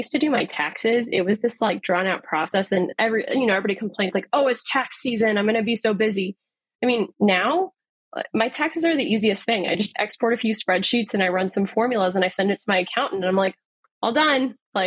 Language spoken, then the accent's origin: English; Texas, United States; now in Boston, United States; I was from Texas and I stopped saying y'all when I moved to Boston.